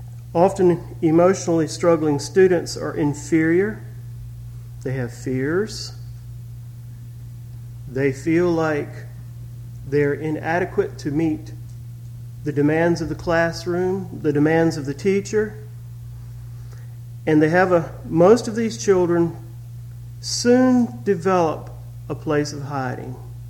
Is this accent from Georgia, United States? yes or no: yes; Montezuma, Georgia, United States; I'm from the South. I'm from Georgia, Montezuma, Georgia.